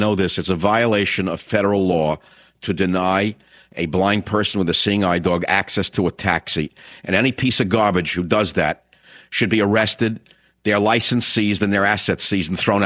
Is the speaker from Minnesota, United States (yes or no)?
no; The Bronx, New York, United States; My mother and father, if they were to talk about someone in the neighborhood, in the building, and we grew up in the Bronx, they would say, oh, he's a hard worker.